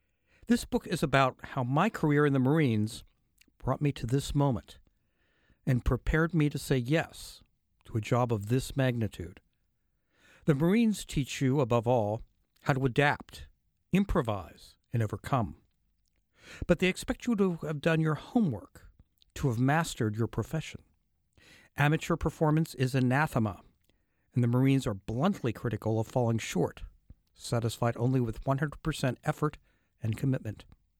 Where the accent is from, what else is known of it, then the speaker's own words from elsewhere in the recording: Washington, United States; I was enjoying Thanksgiving break in my hometown on the Columbia River in Washington State